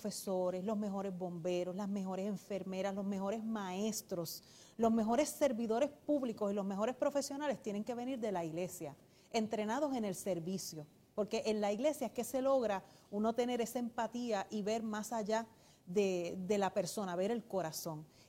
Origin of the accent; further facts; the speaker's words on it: Puerto Rico; Somos todos puertorriqueños.